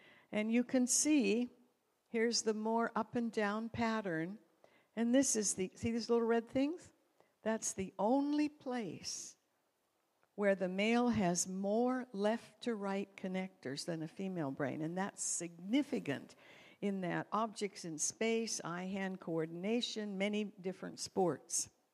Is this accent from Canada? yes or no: yes; Canada; born there; I love the Winter Olympics because I was born in Canada.